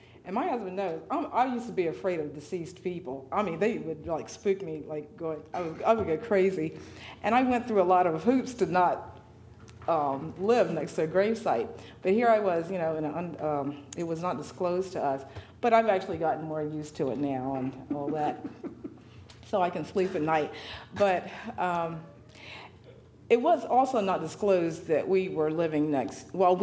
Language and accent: English; Belltown, United States; I was born and raised here in Belltown, a few miles down, and still have a lot of family down here, so I have a lot of ties and connections down here.